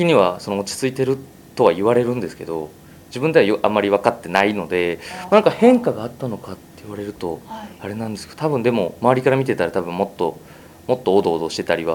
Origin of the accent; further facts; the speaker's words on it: Chiba, Japan; now in Toyama, Japan; 富山ではなくて千葉県の方の出身です。